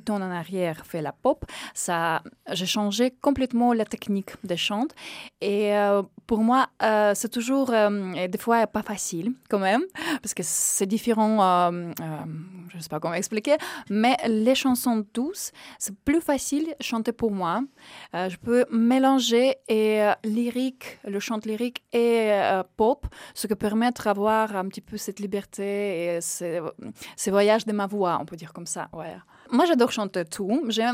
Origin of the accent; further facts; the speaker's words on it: Russia; French is a second language; Et je fais l'école classique, je fais piano, je viens de Russie